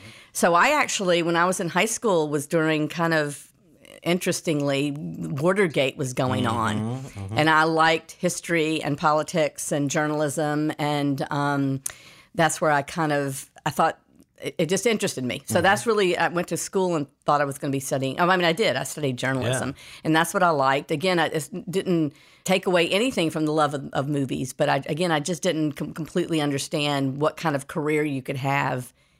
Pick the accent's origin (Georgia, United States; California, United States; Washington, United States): Georgia, United States; Atlanta; I was born in Atlanta, Georgia, and that's where I grew up.